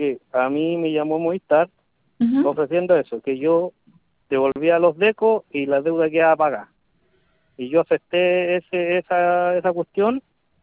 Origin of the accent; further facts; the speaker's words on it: Mejillones, Antofagasta, Chile; Yo en este momento estoy acá en Antofa trabajando. Yo soy